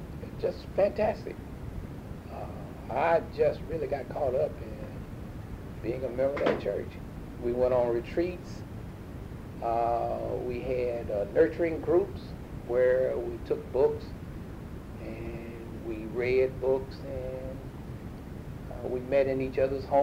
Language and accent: English; the South, United States; I spent a lot of time really articulating how I felt about growing up under segregation.